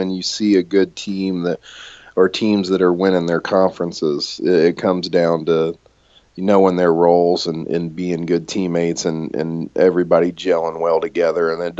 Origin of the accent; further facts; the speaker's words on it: Indianapolis, Indiana, United States; I watch them all the time because I'm from Indianapolis.